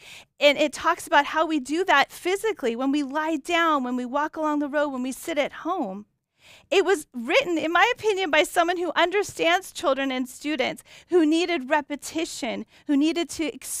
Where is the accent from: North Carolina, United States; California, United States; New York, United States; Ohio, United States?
California, United States; Yuba City; I grew up in Yuba City. It's a very small town in Northern California, an agricultural community. And I grew up with my parents on a little piece of land.